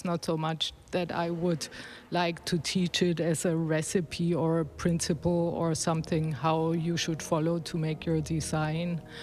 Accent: Germany; now in Aarhus, Denmark; I come from Germany originally, but I'm now a professor for architecture, history and theory in Aarhus, Denmark. That's where I live also.

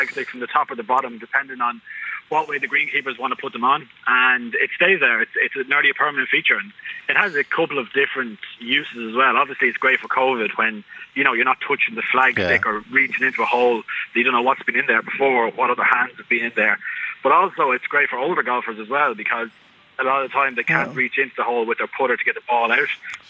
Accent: Drogheda, Leinster, Ireland; So I'm actually from Drogheda

